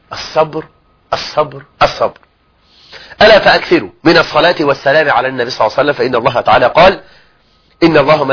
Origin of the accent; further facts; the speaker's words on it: Egypt; أن يجعل الله عز وجل بلدنا مصر سخاء الرخاء